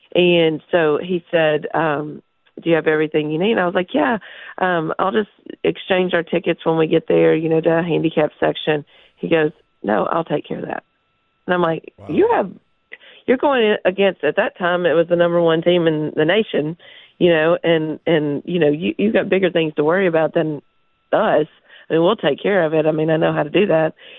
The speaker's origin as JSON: {"language": "English", "country": "United States", "tie": "born or raised there", "said": "We grew up in Dixon County."}